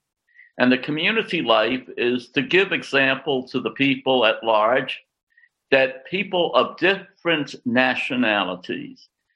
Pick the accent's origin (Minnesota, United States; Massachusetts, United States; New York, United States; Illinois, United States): New York, United States; New York City; now in Bronx, United States; Well, both of my parents were immigrants from Italy, and we first settled in New York City in the Italian ghetto at 116th Street near Our Lady of Mount Carmel Church. In any case, I grew up there until about 10 o'clock